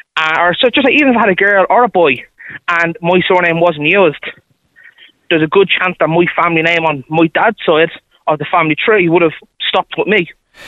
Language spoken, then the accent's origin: English; Blanchardstown, Leinster, Ireland; I come from the Blanchardstown area, and I know a lot of men in this area